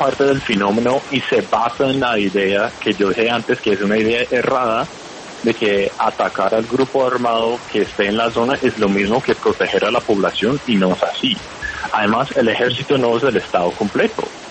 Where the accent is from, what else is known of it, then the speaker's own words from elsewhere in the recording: Connecticut, United States; Spanish is a second language; Yo soy de Connecticut, en Estados Unidos.